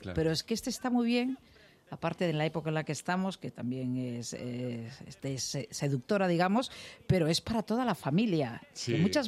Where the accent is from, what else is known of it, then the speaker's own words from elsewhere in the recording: Valencia, Valencian Community, Spain; yo soy medio valenciana recreada en Valencia